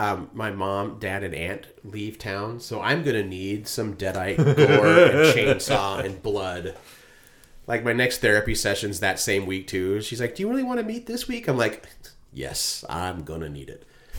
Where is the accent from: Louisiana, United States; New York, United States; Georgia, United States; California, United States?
California, United States; San Bernardino; born there; I was born in San Bernardino.